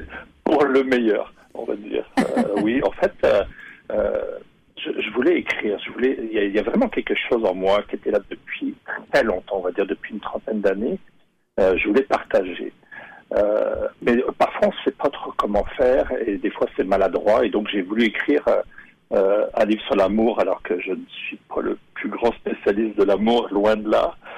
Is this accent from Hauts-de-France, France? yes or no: no; Brittany, France; Je suis né en Bretagne. Je suis né ce qu'on appelle les Côtes d'Armor. Pour resituer un peu, c'est comme à 45 minutes de Saint-Malo. C'est pas très loin de Dinard. Le Mont-Saint-Michel est à une heure. Moi, j'habitais dans la campagne, donc entouré de verdure, mais j'étais à 15 minutes de la mer.